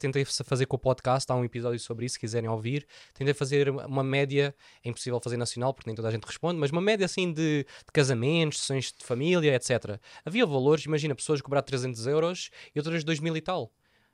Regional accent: Algarve, Portugal; somos algarvios, e isto é importante dizer porquê

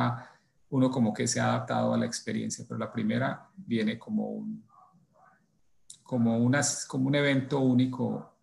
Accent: Colombia; now in United States; Yo soy de Colombia, entonces nunca había experimentado el protestantismo como se experimenta y se vive aquí en Estados Unidos.

